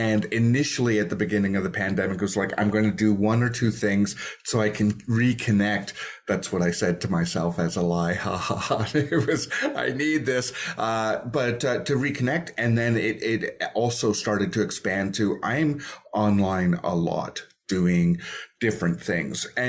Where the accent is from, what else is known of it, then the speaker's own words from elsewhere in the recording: Toronto, Ontario, Canada; I did it in my hometown, which Toronto, and that was lovely.